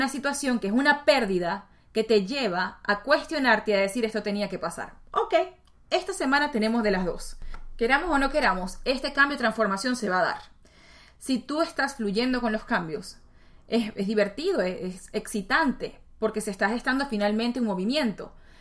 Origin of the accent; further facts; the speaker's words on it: Venezuela; Hogar porque yo soy de Venezuela, entonces soy venezolana.